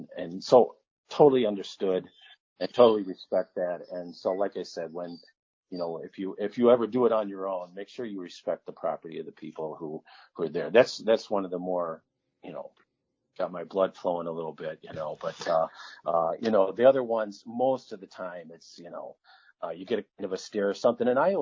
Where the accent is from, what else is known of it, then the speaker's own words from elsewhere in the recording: Mineral, United States; I grew up in Mineral, so I get it.